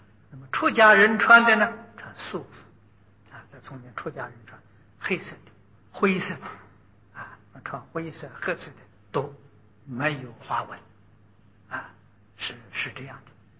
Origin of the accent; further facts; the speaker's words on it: China; 我们中国人